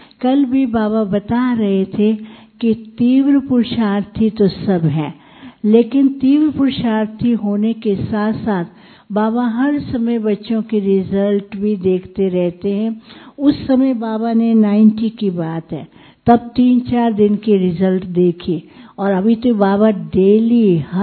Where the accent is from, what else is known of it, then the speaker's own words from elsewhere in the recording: Karnal, Haryana, India; born there; जब मैं करनाल में पैदा हुई